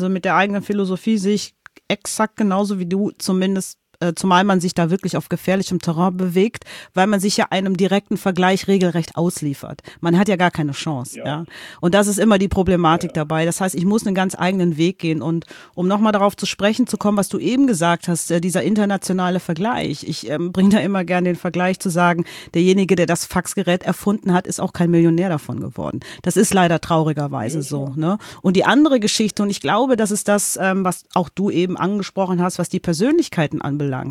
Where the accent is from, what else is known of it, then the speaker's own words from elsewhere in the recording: Cologne, North Rhine-Westphalia, Germany; Ich bin in Köln-Kalk aufgewachsen damals.